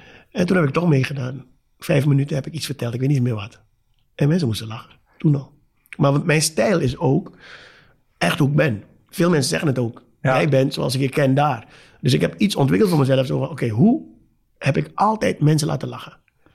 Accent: Suriname; Nogmaals, ik kom uit Suriname.

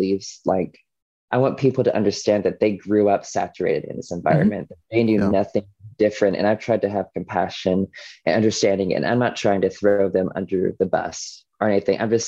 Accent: Walkertown, North Carolina, United States; but I grew up in Gospelite Baptist Church in Walkertown, North Carolina.

